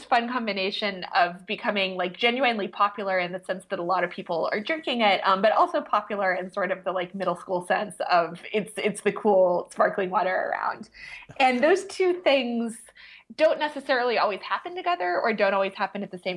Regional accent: Leawood, Kansas, United States; I am super thrilled to be on KCUR, because I grew up in Kansas City. I grew up in Leawood.

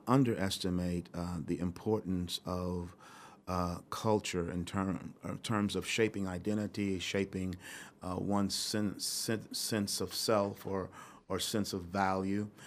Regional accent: Kansas City, Missouri, United States; I can remember even as a child growing up in Kansas City, so I'm not from here, that as I would walk from my house to Central High School

